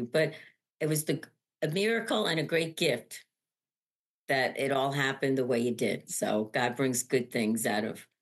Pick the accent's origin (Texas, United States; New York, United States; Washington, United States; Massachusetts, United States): New York, United States; Syosset; And I was like, oh, I'm from Long Island. So we talk. And she happened to be, and the two priests that were with her, one priest I knew, he had my confirmation. Like, he was a priest of my parish when I was a kid in Syosset.